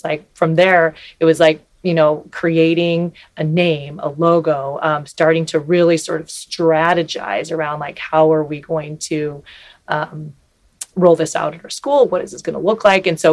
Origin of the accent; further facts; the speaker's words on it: Pacific Northwest, United States; And so I grew up in the Pacific Northwest.